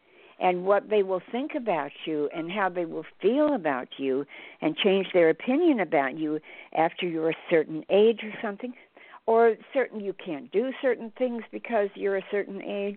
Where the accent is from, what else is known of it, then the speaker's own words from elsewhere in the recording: Illinois, United States; Because when I grew up in Southern Illinois, in the middle of the Bible Belt